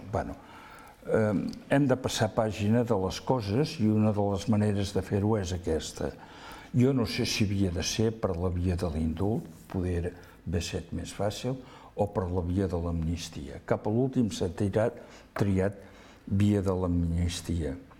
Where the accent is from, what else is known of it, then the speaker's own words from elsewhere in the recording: Catalonia, Spain; jo espero que com a català s'acabi allò